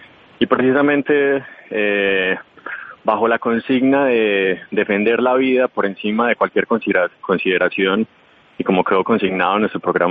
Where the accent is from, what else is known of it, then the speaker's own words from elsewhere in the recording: Colombia; entender que como país, como colombianos, no podemos tener un norte diferente